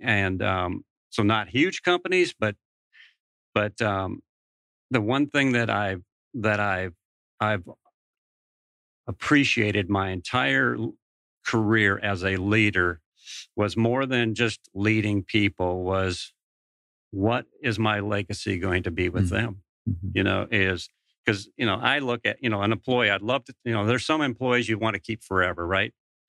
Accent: Minnesota, United States; I grew up in Minnesota and wish I'd been a rancher in Montana.

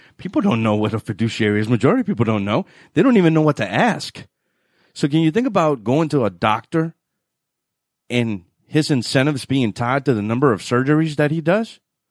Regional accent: New Orleans, Louisiana, United States; So I'm originally from New Orleans. This is where the accent comes from.

